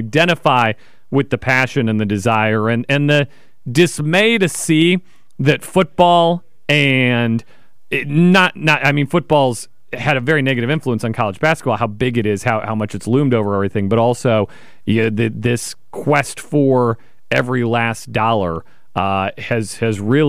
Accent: Midwest, United States; I grew up in the Midwest. I didn't live the glory days of ACC basketball

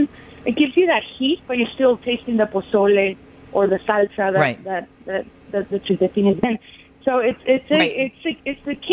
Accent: Navojoa, Sonora, Mexico; Like Sonora. I'm from Navajo, Sonora, being the last city of the state

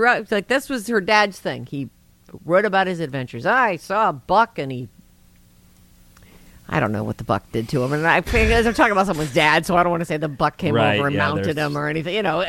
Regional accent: Cloverdale, United States; I've been meaning to for a while now, because I grew up in Cloverdale.

